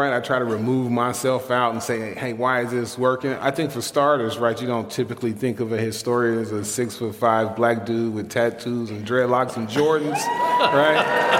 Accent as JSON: {"language": "English", "town": "Chicago", "region": "Illinois", "country": "United States", "tie": "born or raised there", "said": "Born and raised in Chicago. Been in the Arvin Gresham neighborhood my whole life. Thank you. Thank you. I grew up in a bungalow, live in a bungalow right now."}